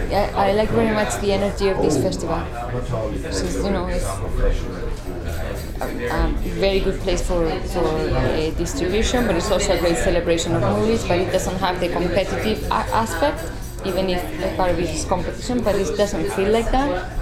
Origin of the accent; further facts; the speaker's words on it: Italy; accent: Italian; English is a second language; because I was shooting in English and in Italian, and none of them are my first language.